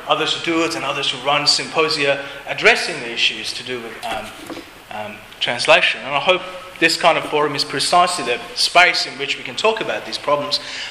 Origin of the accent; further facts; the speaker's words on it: Australia; despite my name and everything else, I'm an Australian